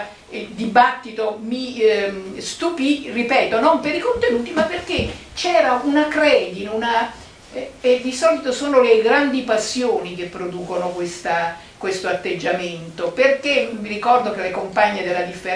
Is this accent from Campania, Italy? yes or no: yes; Naples, Campania, Italy; io vivevo a Napoli, sono di Napoli